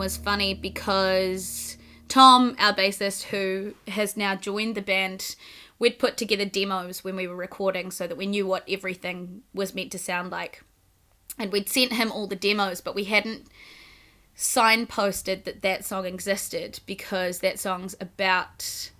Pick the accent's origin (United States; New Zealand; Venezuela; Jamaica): New Zealand; accent: Kiwi; were the first band that I ever listened to that really, really convinced me that I should sing in my normal Kiwi accent.